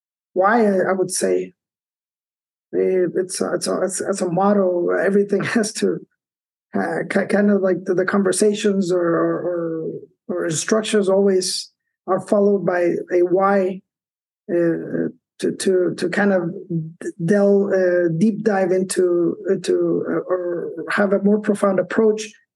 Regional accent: El Salvador; English is a second language; I am one of the people who had the privilege to study abroad. That's where, you know, I learned English, had the chance to work overseas prior to relocating back to El Salvador when things were even worse than when we had the civil war back in the 80s.

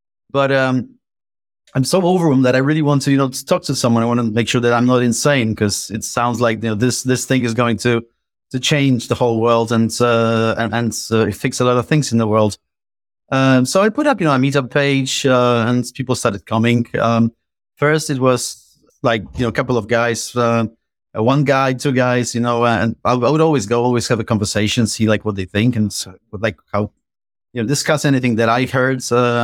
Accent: Poland; English is a second language; moved away as an adult; now in United Kingdom; You know, I've been living in UK for 15 years, more than that now. I'm originally from Poland, and we tend to socialize and visit each other a lot in Poland.

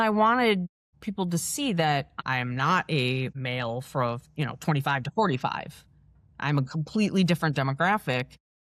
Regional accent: Detroit, Michigan, United States; I come from Metro Detroit, you know, we came from a hardworking blue collar area where you don't talk about investing or anything.

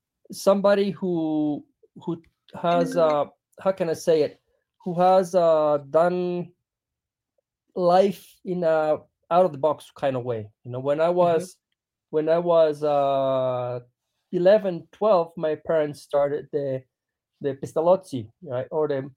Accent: Ecuador; I was raised here in Ecuador mostly.

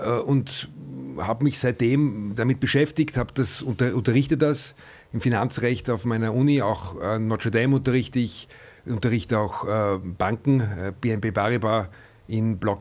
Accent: Vienna, Austria; moved away as an adult; now in England

